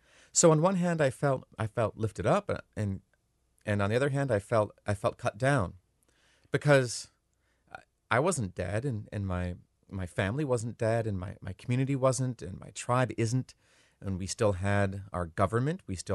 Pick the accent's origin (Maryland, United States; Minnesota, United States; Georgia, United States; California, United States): Minnesota, United States; Leech Lake Reservation; I mean, I'm Ojibwe. I grew up on the Leech Lake Reservation, you know, my tribe, where my family's from.